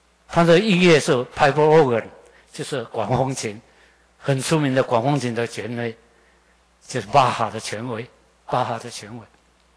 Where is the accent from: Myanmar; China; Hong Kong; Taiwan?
Taiwan; 这些宣教师就是因为爱我们台湾人，爱我们在台湾的灵魂